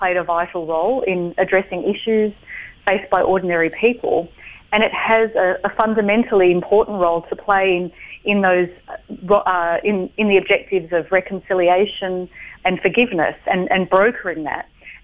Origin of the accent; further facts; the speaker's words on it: Australia; for me, as an Australian